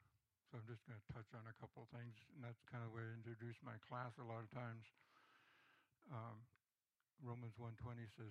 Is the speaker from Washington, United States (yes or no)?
no; Maine, United States; born there; I was born in Maine in 1948. Do the math. I was born in a farmhouse.